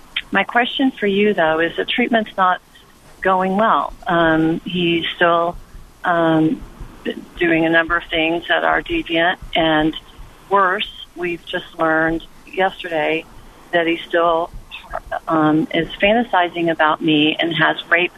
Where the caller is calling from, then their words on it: Dallas, Texas, United States; So I am calling you from Dallas.